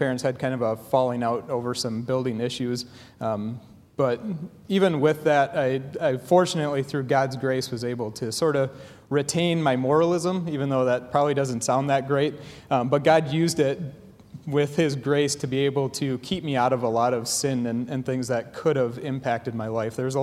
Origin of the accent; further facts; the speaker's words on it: Taos, Michigan, United States; I was born and raised in Taos, Michigan, which is right up over here in the Michigan map.